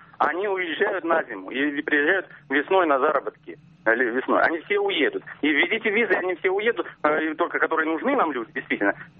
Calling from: Obninsk, Kaluga Oblast, Russia; я из Обнинска звоню.

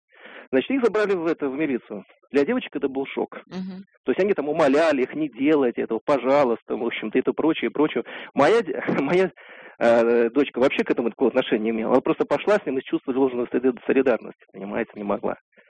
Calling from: Moscow, Russia; я из Москвы.

